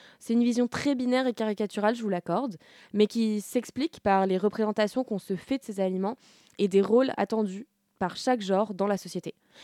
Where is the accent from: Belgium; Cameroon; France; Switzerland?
France; je suis une femme, je suis française et je fais des études.